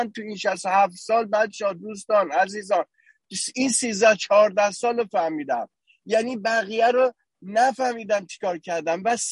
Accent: Tehran, Tehran Province, Iran; now in Los Angeles, United States; حدود 13-14 سال دارم زندگی میکنم، من تو دولاب تهران بزرگ شدم، بعدش اومدم.

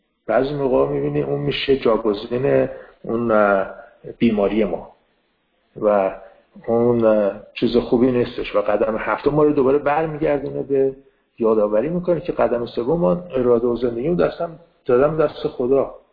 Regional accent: Iran; moved away; ولی به سال میلادی سال 78 من اومدم از ایران بیرون

